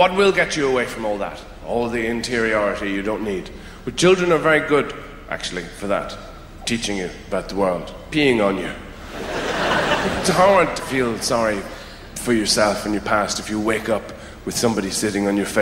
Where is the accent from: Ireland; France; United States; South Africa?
Ireland; it's doubly difficult for me, because I'm an Irish celebrity.